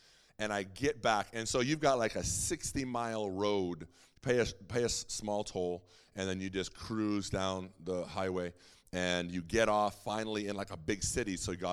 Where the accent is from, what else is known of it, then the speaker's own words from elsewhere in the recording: California, United States; I went to college in Oklahoma for about 6 years. I'm from Southern California, but I went out there